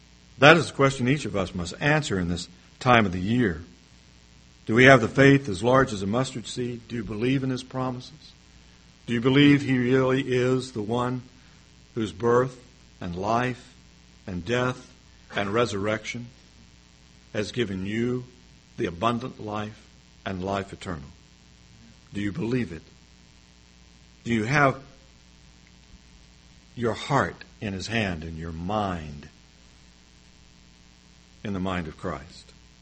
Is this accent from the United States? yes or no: yes; Electra, Texas, United States; born there; I was born in Electra, Texas, and I know that they're not happy with it because they don't have a sign that says … was born here anyplace.